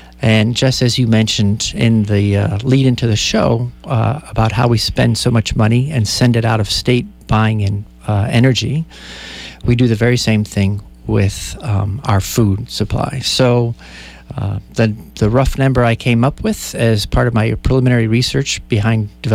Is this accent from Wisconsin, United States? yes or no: no; New Britain, Connecticut, United States; And I grew up in New Britain, Connecticut, which the motto of the town was Hardware City of the World.